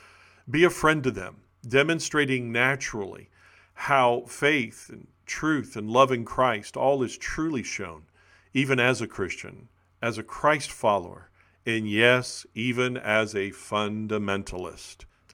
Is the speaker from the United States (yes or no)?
yes; the South, United States; And yes, I'm from the South and still live and minister in the South.